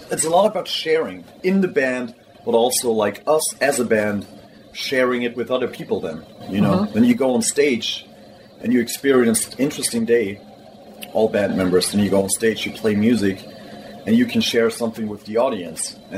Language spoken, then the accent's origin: English; Germany; also born or lived in Austria; we all come from a really, really small town village in Germany. Like, I was born in Austria, but we grew up in Germany, small town village.